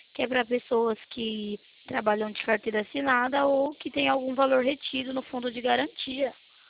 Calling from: São Paulo, Brazil; Eu falo do interior de São Paulo, eu sou consultora financeira.

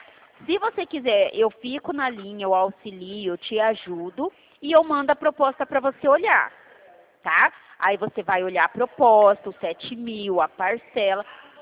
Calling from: Dracena, São Paulo, Brazil; tô falando da cidade de Dracena

